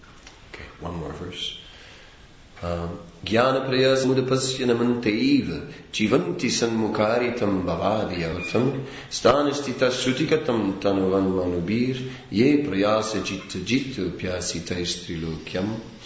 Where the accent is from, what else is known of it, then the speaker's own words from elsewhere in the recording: Antwerp, Flanders, Belgium; Well, I do. I grew up in Antwerp.